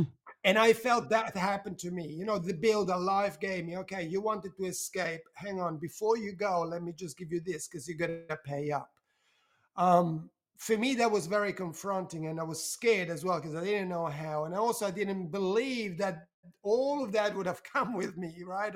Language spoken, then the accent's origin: English; Italy; English is a second language; moved away as an adult; also born or lived in Switzerland; now in Melbourne, Australia; I was living in Switzerland. I'm from Italy, but I was living in Switzerland back then. And I moved to Australia, to Melbourne, where I am today.